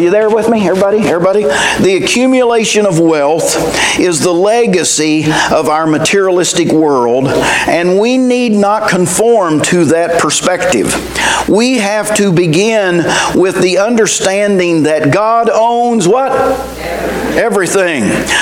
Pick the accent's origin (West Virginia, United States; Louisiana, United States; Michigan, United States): West Virginia, United States; I'm from West Virginia. Do you know what West Virginia is known for?